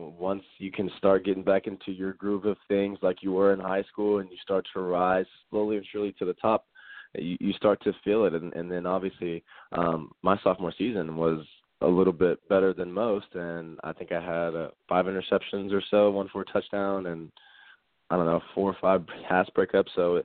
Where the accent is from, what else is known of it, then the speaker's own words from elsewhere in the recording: Houston, Texas, United States; I grew up in Houston, Texas. We put out a lot of great athletes.